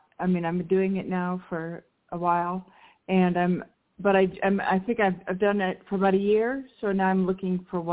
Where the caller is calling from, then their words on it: New Mexico, United States; I am calling from New Mexico.